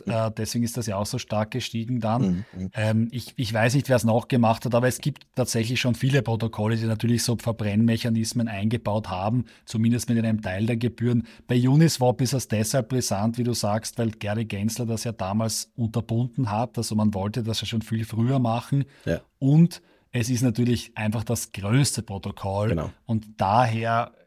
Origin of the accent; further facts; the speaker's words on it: Austria; man nicht irgendwie bei uns in Österreich zum Beispiel und auch in Deutschland, glaube ich, ist das so